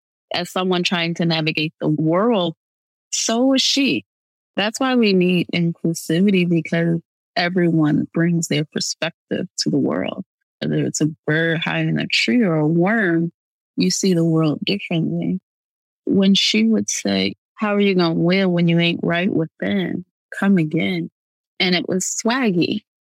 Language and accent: English; Midwest, United States; Yeah, I was 12. I'm from the Midwest. Nobody had locks back then.